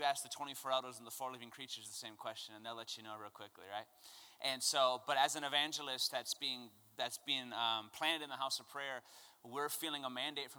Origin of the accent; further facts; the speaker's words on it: Midland, Michigan, United States; I'm originally from Michigan.